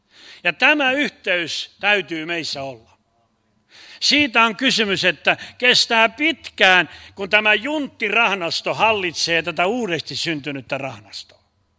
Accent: Laihia, Ostrobothnia, Finland; born there; Mä olen syntyisin Laihialta … Meitä on kaksi veljestä vaan.

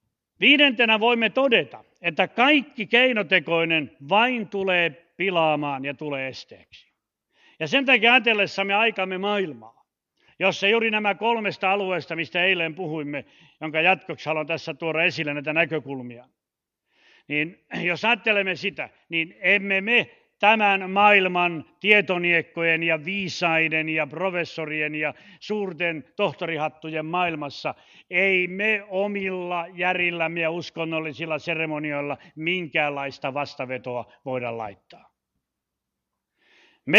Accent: Ostrobothnia, Finland; meillä Pohjanmaalla sanotaan vain gruppi.

